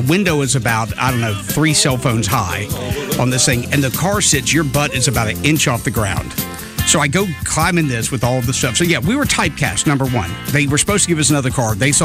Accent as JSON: {"language": "English", "region": "Alabama", "country": "United States", "said": "I was from Alabama."}